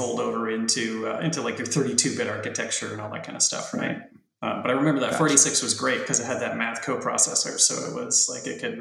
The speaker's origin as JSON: {"language": "English", "town": "Kisumu", "region": "Kisumu County", "country": "Kenya", "tie": "born or raised there", "also_born_or_lived": "Nairobi", "said": "I was born in Kenya. I was born in Nairobi. Lived in a tiny like mud hut basically on the shores of Lake Victoria over in a little place called Kisumu"}